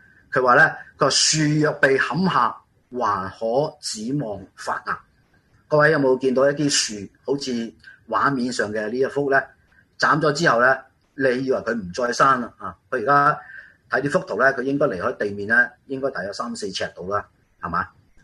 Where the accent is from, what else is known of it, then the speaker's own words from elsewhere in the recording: Guangdong, China; accent: Cantonese; 好像我们广东话讲的仲有得仲得仲有希望。